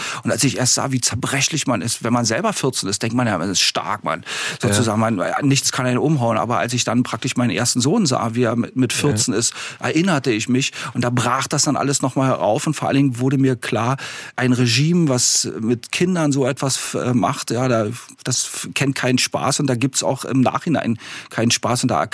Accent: Berlin, Germany; als Berliner, als Ostberliner habe ich natürlich immer zur Hälfte in Westberlin gelebt

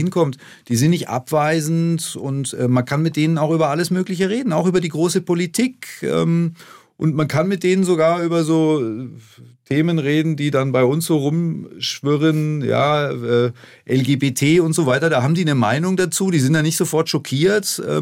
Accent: Erlangen, Bavaria, Germany; Wir gehen nach Erlangen, das ist meine Heimatstadt.

